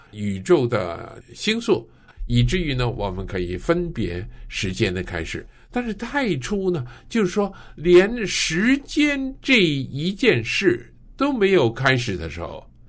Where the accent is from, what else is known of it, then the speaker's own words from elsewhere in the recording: China; 因为我们是中国人